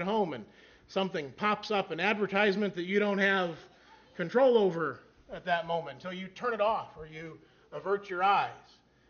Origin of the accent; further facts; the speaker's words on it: Barberton, Ohio, United States; Now, I grew up here in Barberton, just a short little ways away from this building, and grew up loving cars.